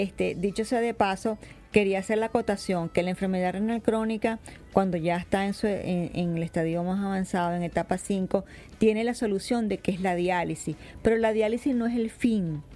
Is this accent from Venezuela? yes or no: yes; Venezuela; Yo soy donante de órgano en este país y en el mío. Yo soy de Venezuela